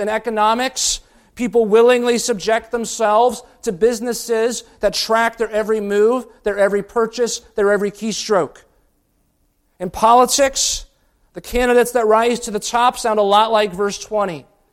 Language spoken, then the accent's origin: English; Indiana, United States; I am a Hoosier, and I'm from the state of Indiana, and I'm from Lincoln's boyhood home.